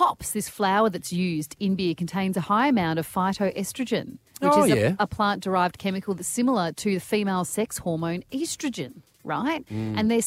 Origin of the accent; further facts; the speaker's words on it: Perth, Western Australia, Australia; I was in Perth, I grew up in Perth